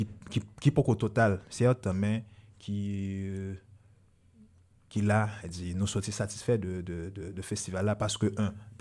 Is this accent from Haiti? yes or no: yes; Haiti; en tant qu'haïtien, en tant que monde qui vit la réalité haïtienne dans chaque jour